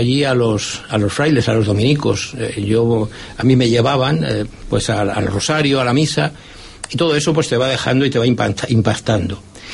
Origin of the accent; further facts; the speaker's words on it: Santa María la Real de Nieva, Castile and León, Spain; soy de Santa María la Real de Nieva, en una familia humilde. Mi padre trabajaba en una fábrica de mosaicos.